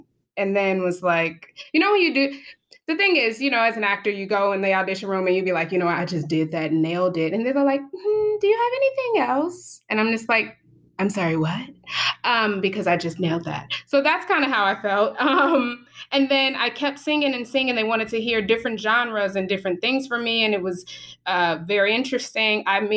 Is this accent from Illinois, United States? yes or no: yes; Chicago, Illinois, United States; I am from Chicago, born and raised on the South Side.